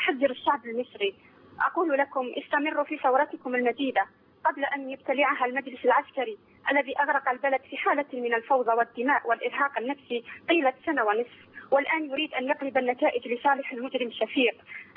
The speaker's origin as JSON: {"language": "Arabic", "country": "Algeria", "said": "كما حدث عندنا في الجزائر"}